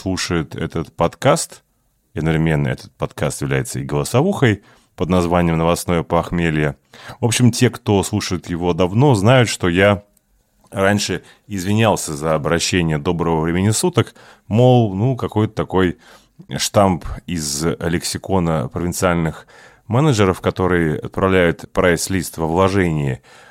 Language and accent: Russian; Saint Petersburg, Russia; я ленинградец, у меня есть медаль, рожденная в Ленинграде, петербуржец в третьем поколении